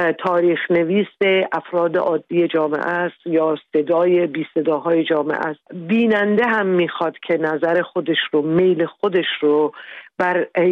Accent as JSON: {"language": "Persian", "country": "Iran", "moved": "as an adult", "said": "به خاطر انجام پروسه پزشکی فرزندم هم باید برای مدت از ایران بیرون می آمدیم"}